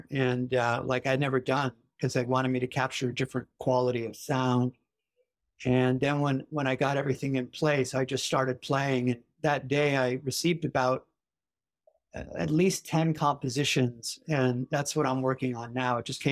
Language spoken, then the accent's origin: English; Santa Monica, California, United States; born there; also born or lived in Santa Barbara; I was born in Santa Monica, just down the highway.